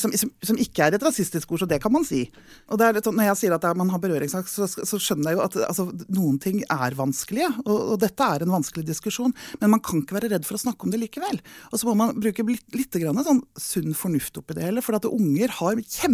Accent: Northern Norway, Norway; jeg også egentlig fra Nord-Norge, selv om ingen hører det på dialekten min

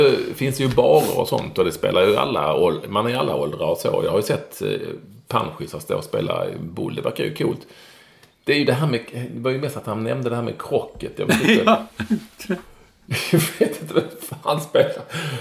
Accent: Malmö, Skåne, Sweden; när jag spelade fotboll som liten i Malmö

